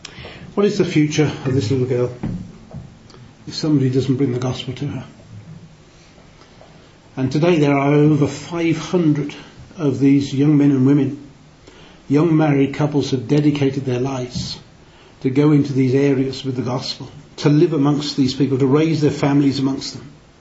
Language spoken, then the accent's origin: English; England, United Kingdom; Obviously I can't counsel them, I'm a male and I'm English to boot, and have little understanding of their culture compared with others.